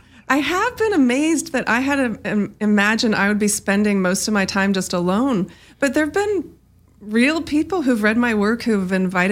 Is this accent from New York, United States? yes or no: no; Spokane, Washington, United States; born there; Well, I was born in Spokane, but that's very close to Coeur d'Alene.